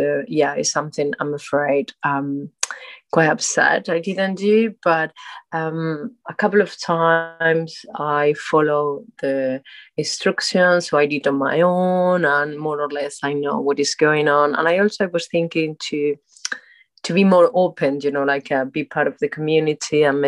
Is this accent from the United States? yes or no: no; Spain; English is a second language; now in United Kingdom; I'm 43 years old. I'm straight. My country, I'm from Spain, but I'm based in UK, in England.